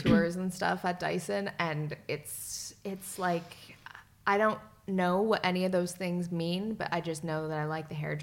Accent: Canada; Because we're both Canadian, but no, we did not meet in Canada.

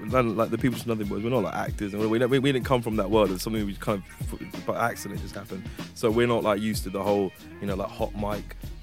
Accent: Hounslow, London, United Kingdom; I'm from Hounslow for real, and then I met Beats in college. I was in I went to West Thames College in West London.

